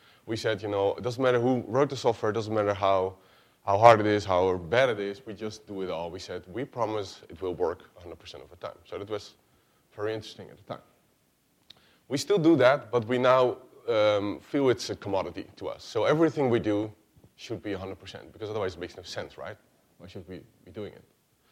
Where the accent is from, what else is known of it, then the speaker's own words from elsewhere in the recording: Netherlands; I am from the Netherlands.